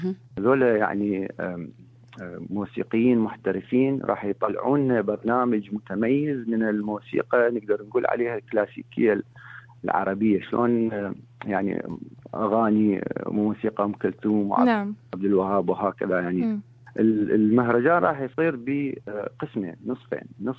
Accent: Iraq; احنا كعراقيين وجالية عراقية.

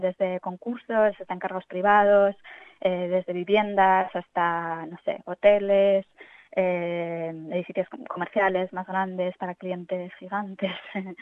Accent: Logroño, La Rioja, Spain; yo crecí en La Rioja, que justamente está muy cerca, en frontera con el País Vasco, y en Logroño concretamente, y entonces estudié la carrera de arquitectura en Barcelona.

